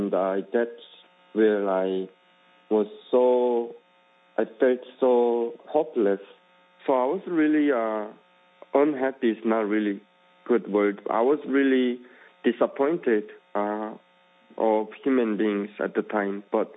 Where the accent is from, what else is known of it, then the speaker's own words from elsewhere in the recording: North Korea; now in China; growing up in North Korea, especially after I became an old homeless